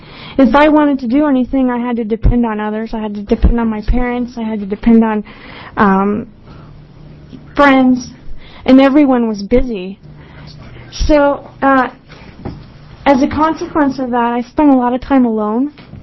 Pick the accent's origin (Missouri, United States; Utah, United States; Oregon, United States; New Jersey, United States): Oregon, United States; Boring; And I grew up out in Boring, Oregon.